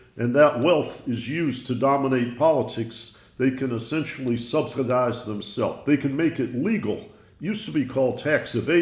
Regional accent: Detroit, Michigan, United States; And I grew up in Detroit, but I always say to people, God wasn't born in Detroit or Pittsburgh.

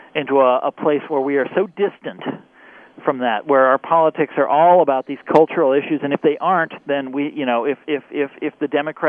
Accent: Kansas, United States; I grew up in a very affluent suburb of Kansas City, and I was a teenage conservative, if you can imagine that.

